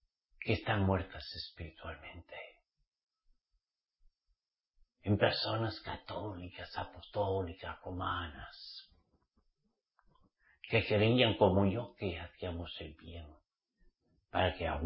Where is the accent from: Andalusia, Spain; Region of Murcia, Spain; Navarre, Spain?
Navarre, Spain; Y me empapelé toda mi tierra, toda la provincia de Navarra.